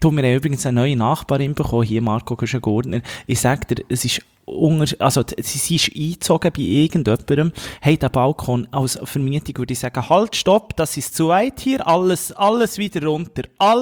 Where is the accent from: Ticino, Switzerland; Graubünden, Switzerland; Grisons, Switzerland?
Ticino, Switzerland; Locarno; In meinem Heimatort rede ich näher zu dir mit einem schönen Ballönchen, Rosé oder Weisse in Locarno